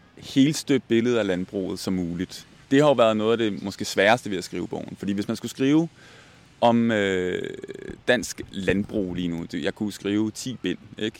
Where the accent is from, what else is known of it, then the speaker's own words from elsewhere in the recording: Copenhagen, Capital Region of Denmark, Denmark; Han er vestjyde, jeg er københavner.